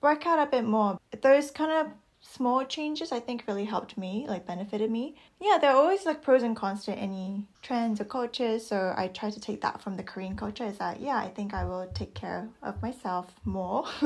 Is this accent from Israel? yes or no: no; Australia; Yeah, I think growing up in Australia, I mean, the trends, different there.